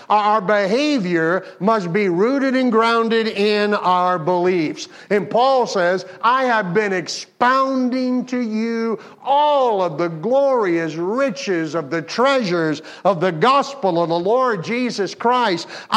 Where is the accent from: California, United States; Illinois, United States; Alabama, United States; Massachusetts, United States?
Alabama, United States; Mobile; But when I came back to Mobile, do you know who was teaching a ladies' conference in my hometown?